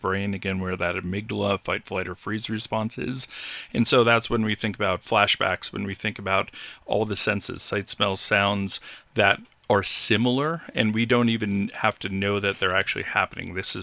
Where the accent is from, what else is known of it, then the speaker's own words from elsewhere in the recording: Boulder, Colorado, United States; I was born and raised in Boulder